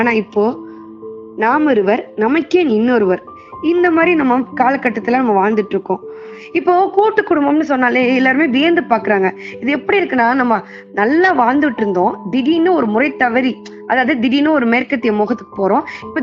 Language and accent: Tamil; Pudukkottai, Tamil Nadu, India; நான் வந்து புதுக்கோட்டை மாவட்டத்துல தான் பிறந்து வளர்ந்தேன்.